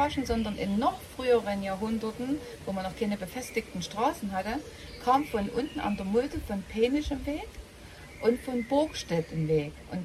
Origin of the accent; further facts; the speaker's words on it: Saxony, Germany; Ich komme nicht gebürtig aus Rochsburg, aber aus dem Nachbarort. Also ich bin schon als Kind in Rochsburg unterwegs gewesen